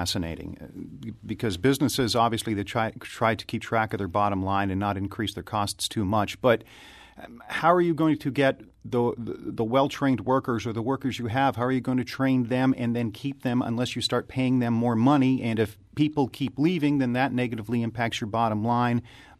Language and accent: English; United States; I grew up on the Quebec border. That's the way we would say it up there. Down here, it might be something different.